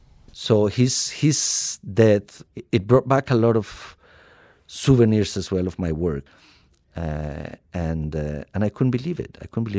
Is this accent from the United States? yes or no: no; Colombia; moved away; also born or lived in Australia; I come from Colombia originally, and then luckily I had the chance to live in Australia and got Australian citizenship.